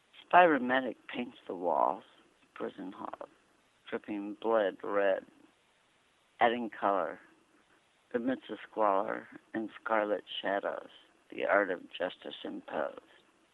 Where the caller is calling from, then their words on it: Illinois, United States; I am here, and you knew I was from Illinois without telling you.